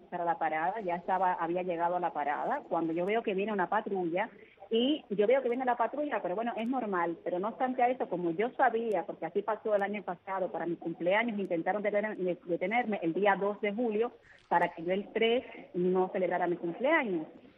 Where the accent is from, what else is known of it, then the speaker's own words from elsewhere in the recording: Cojímar, Havana, Cuba; yo soy de Cojímar, vivo en Cojímar